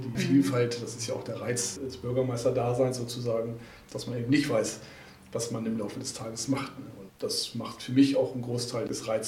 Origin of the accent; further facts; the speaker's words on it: Celle, Lower Saxony, Germany; Ich bin in Celle geboren und aufgewachsen